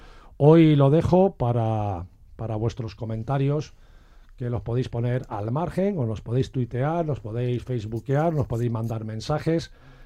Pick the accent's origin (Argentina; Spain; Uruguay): Spain; así los españoles no les llamamos guiris